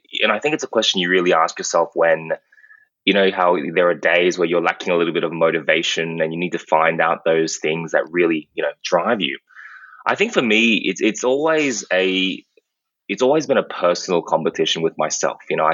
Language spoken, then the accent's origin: English; Brisbane, Queensland, Australia; So, I guess following on, growing up in Brisbane, I went to McGregor State School during primary school, and in high school, I went to Brisbane Grammar School